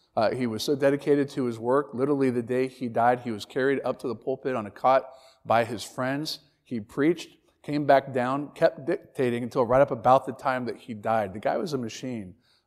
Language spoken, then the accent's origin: English; Ferguson, Missouri, United States; born there; I was born in Ferguson, Missouri. My dad's black.